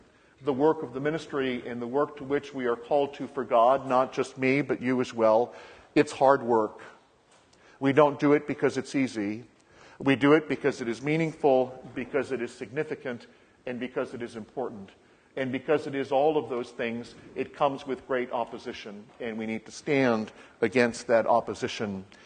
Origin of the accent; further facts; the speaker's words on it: Canada; And we kept telling them, sorry, we're Canadian, we can't vote.